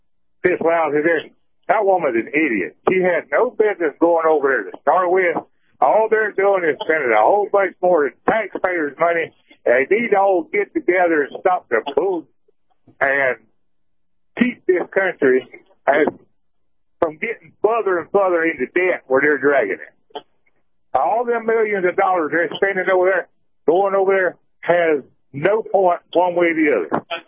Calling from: Laredo, Texas, United States; Hey, Laredo.

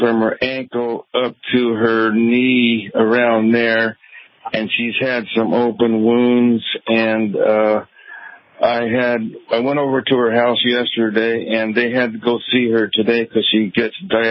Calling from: El Cerrito, California, United States; I'm from El Cerrito, about 4 to 6 miles from Oakland and Berkeley.

